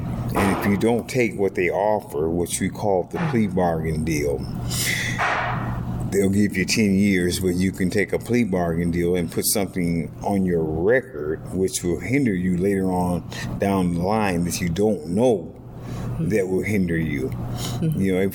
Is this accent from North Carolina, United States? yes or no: no; Los Angeles, California, United States; I'm from Los Angeles, California.